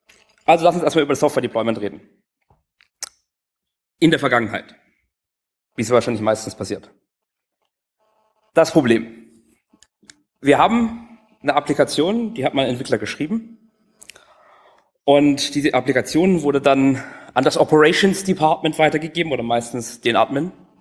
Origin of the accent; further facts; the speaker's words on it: Karlsruhe, Baden-Württemberg, Germany; Ich komme aus Karlsruhe.